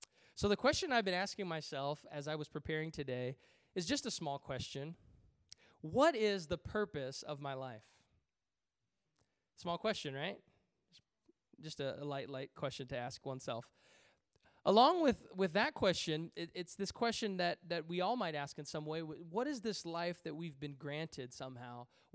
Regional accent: Malaysia; It might have something to do with being Chinese Malaysian, but I love lychee, rambutan.

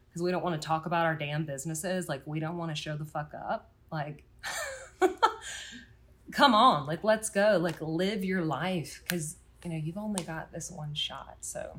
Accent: the South, United States; Y'all can't tell, I'm from the South.

